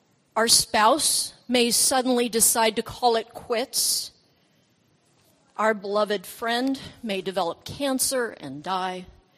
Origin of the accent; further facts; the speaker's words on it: San Diego, California, United States; I love the beach. I'm from San Diego, and the beach is always a very healing and renewing place to me.